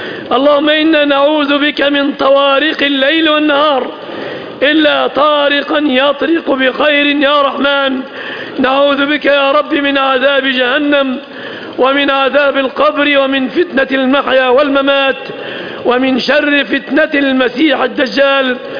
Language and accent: Arabic; Egypt; اللهم احفظ بلادنا مصر